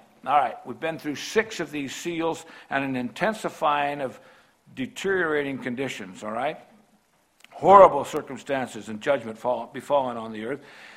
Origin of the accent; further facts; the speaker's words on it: California, United States; See, my hometown is the San Andreas Fault in California.